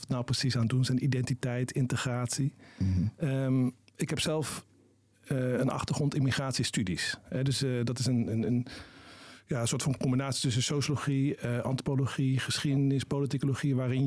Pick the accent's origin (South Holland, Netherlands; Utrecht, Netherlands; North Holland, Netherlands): South Holland, Netherlands; Rijswijk; Toen ik opgroeide in Rijswijk.